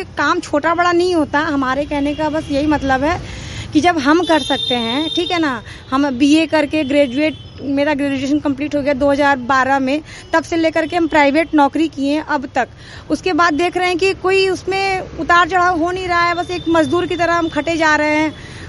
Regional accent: Varanasi, Uttar Pradesh, India; नमस्कार, मैं वाराणसी के रामकटोरा क्षेत्र की निवासी हूँ

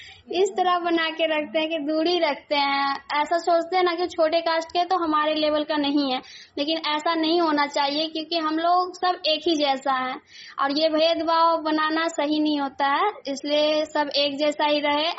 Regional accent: Khutauna, Bihar, India; खुटौना से।

